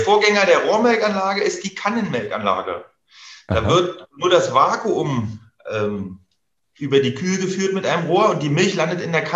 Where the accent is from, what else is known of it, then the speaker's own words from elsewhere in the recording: East Germany, Germany; ich bin ja ein Kind der DDR. Ich bin 79 geboren